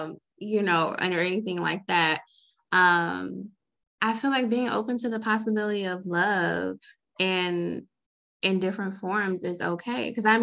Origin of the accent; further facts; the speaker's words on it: Atlanta, Georgia, United States; I grew up in Atlanta, but when I moved to Florida